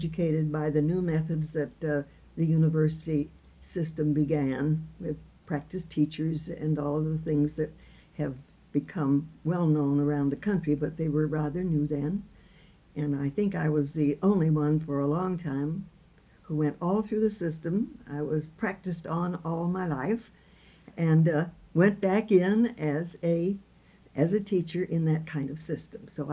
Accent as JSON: {"language": "English", "town": "Columbia", "region": "Missouri", "country": "United States", "tie": "born or raised there", "also_born_or_lived": "Lincoln, Nebraska", "said": "I was born in Lincoln, Nebraska in 1897. And about the time I was five, we moved to Columbia, Missouri. So I always think of myself as a Missourian rather than my Nebraska connections."}